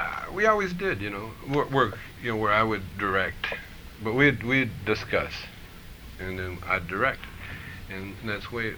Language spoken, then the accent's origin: English; Canada; I grew up in Canada, I remember. We moved from the country into this little quiet little neighborhood. we lived in the woods